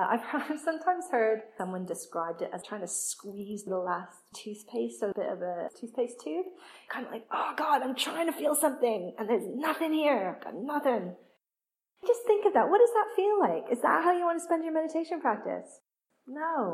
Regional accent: Canada; so I'm from Canada originally, think of all my friends and family in Canada

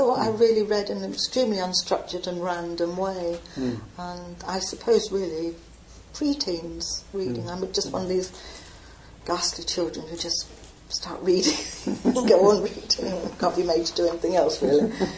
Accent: Staines, South East England, United Kingdom; now in Falmouth, United Kingdom; I moved there in 1970, so I've been there a long time. And I was born and brought up in Staines, so really very urban, apart from the river. It's an urban scape, really.

